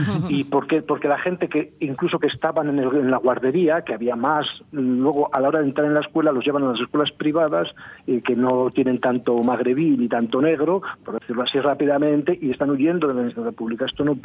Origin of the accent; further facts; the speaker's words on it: Asturias, Spain; yo soy asturiano y soy verde aceituna